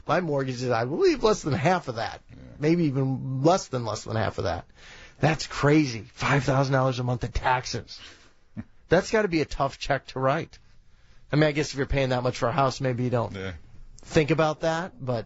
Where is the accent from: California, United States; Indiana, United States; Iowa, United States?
Indiana, United States; Hold on for a second. I grew up in Indiana.